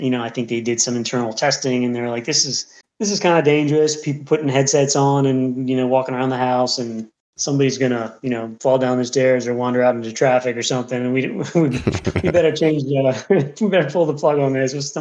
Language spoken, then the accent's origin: English; Baltimore, Maryland, United States; in Baltimore. And I was like, well, this might be a chance for me to, you know, move back to kind of my hometown. That's where my you know, family was and old friends and stuff.